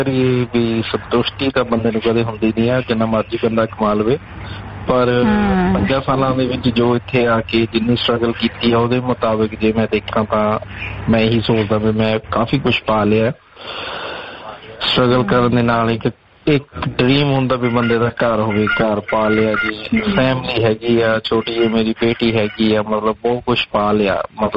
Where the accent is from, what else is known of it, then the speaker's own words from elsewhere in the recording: Malpur, Punjab, India; now in Australia; ਜੀ ਕੰਟਰੀ ਮੈਂ ਜਿੱਥੇ ਰਹਿ ਰਿਹਾ ਜੀ ਉਹ ਆਸਟ੍ਰੇਲੀਆ, ਤੇ ਵੈਸੇ ਮੈਂ ਰਹਿਣ ਵਾਲਾ ਹੈਗਾ ਪੰਜਾਬ ਦਾ ਜ਼ਿਲ੍ਹਾ ਹੁਸ਼ਿਆਰਪੁਰ, ਤੇ ਉਸ ਦੇ ਵਿੱਚ ਥੋੜਾ ਜਿਹਾ ਕਸਬਾ ਹੈ ਮਾਲਪੁਰ।